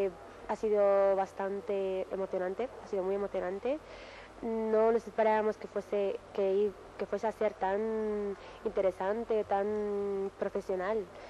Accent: Algeria; yo soy de Argelia, he elaborado la harira, una sopa típica, y un tajín.

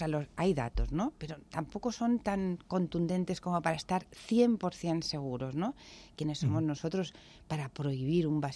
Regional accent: Alicante, Valencian Community, Spain; Cuando llegó la bonanza económica, entonces, en mi tierra, yo era alicantina, y ahí se comía plato único.

